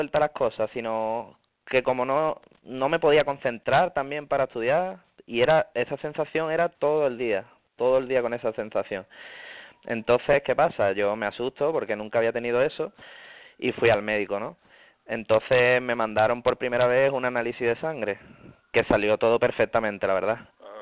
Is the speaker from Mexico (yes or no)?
no; Cádiz, Andalusia, Spain; Sí, yo soy de Cádiz, de Andalucía.